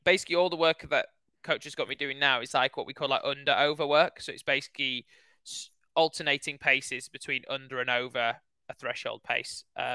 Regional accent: Leeds, Yorkshire and the Humber, United Kingdom; No, it's not my home. I'm from Leeds, mate. This is miles from my home.

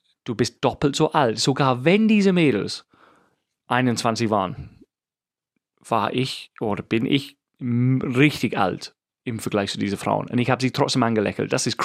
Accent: England, United Kingdom; Ich bin Engländer. In England kriegt man Kinder mit 18, 19.

